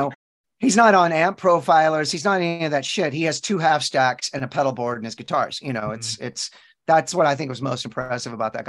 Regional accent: Texas, United States; You know, I live in Texas still. I'm born and raised in Texas.

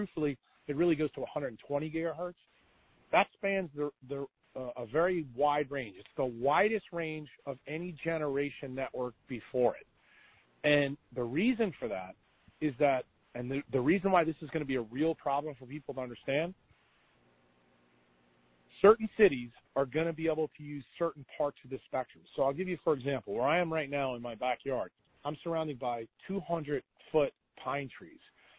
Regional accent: New York City, New York, United States; So I'll take you to my hometown, because I'm sure some of you probably live there, New York City.

